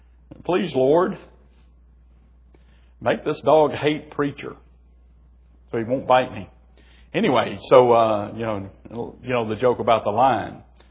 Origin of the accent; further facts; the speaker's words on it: Louisiana, United States; I said, "Well, I'm from Louisiana."